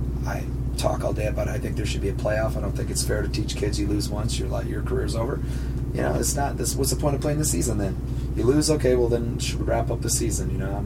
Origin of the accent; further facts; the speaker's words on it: Michigan, United States; we better not tell these people we're from Michigan, we're getting shot up in here.